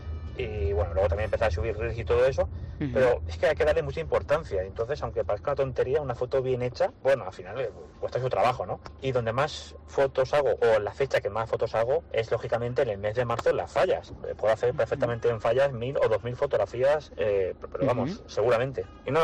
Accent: Valencia, Valencian Community, Spain; de Valencia. Aquí estoy patrullando con el taxi por Valencia.

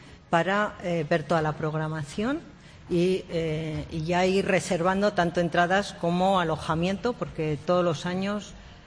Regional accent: La Rioja, Spain; also born or lived in Ávila; nací en Ávila. Sí. Pero sin embargo, bueno, pues desde muy pequeña vine aquí a vivir a La Rioja

